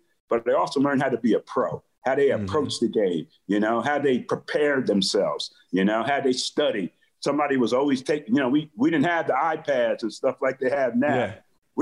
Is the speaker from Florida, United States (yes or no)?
no; New Jersey, United States; Okay, I'm from New Jersey. I grew up a Giant and a Jet fan.